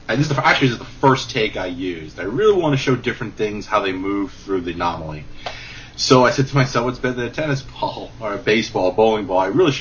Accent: Sherman Oaks, California, United States; There's some people I used to live in Los Angeles. I grew up with in Sherman Oaks.

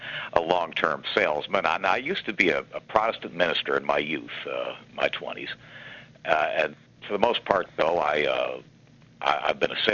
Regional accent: Florida, United States; Anyhow, Kevin, I grew up in South Florida, and my father was a big engineer down there.

